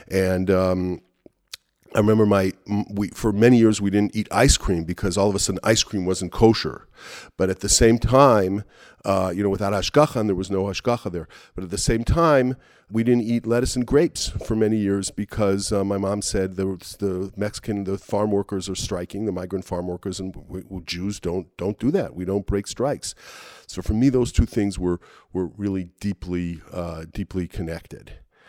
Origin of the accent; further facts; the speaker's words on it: Los Angeles, California, United States; So I grew up in a in the Orthodox community in Los Angeles and in the 1960s.